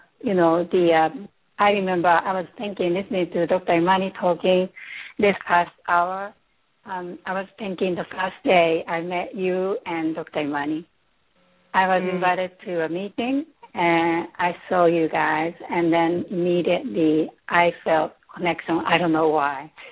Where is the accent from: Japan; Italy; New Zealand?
Japan; Tokyo; born there; English is a second language; moved away as an adult; also born or lived in England; Yes, I was born in Tokyo 47 years ago.